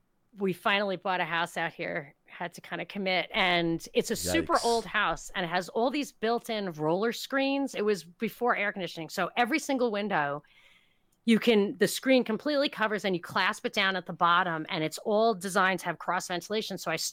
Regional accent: New York, United States; also born or lived in Atlanta, United States; you kids are from the South. Like, we lived in Atlanta and stuff. I'm like, I'm from New York.

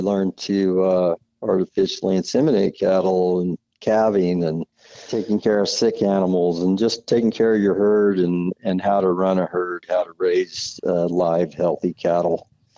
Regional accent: Dixon, California, United States; I grew up in Dixon, California. I lived in town.

